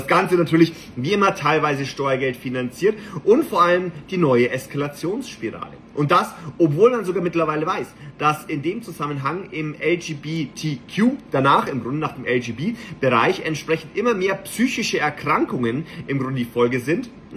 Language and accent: German; Bavaria, Germany; ich bin ja selber in Bayern zur Schule gegangen